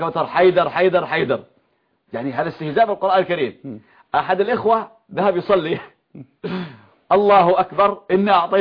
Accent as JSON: {"language": "Arabic", "country": "Yemen", "said": "يعني من يقول عندنا في اليمن"}